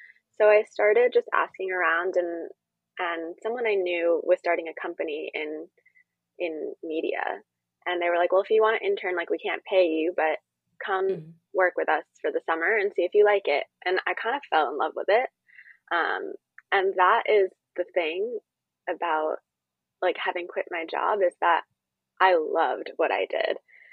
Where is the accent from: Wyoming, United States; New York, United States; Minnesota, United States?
New York, United States; Queens; I am from Queens, New York.